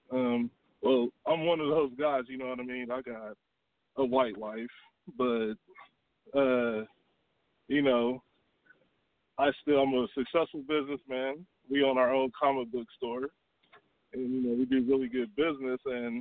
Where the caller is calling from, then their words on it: Huntsville, Alabama, United States; Calling from Huntsville, Alabama, brother.